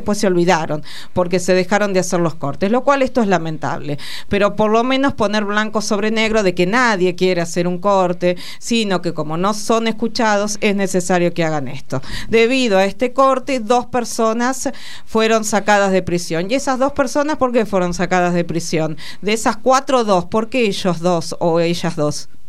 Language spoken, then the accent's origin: Spanish; Argentina; nosotros como argentinos y argentinas tenemos que preguntarnos